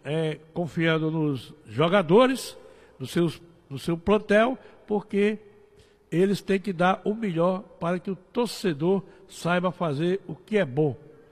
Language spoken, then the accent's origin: Portuguese; Mossoró, Rio Grande do Norte, Brazil; Mossoró, minha terra linda, maravilhosa, a terra que mais cresce no Nordeste é Mossoró, no Rio Grande do Norte.